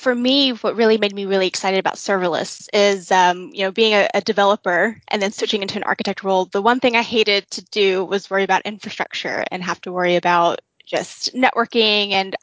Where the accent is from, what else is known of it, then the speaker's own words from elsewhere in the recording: the South, United States; accent: Southern; now in United Kingdom; sound extremely Southern in the UK. So I have to kind of check myself, because people are like, oh, where are you from? You have a really strong accent.